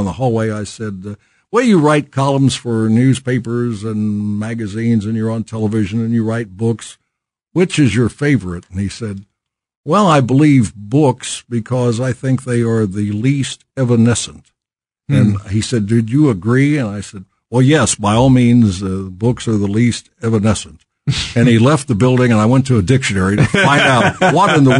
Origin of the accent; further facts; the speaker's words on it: St. Joseph, Missouri, United States; born there; I was born in St. Joseph, so I had a chance to kid about that.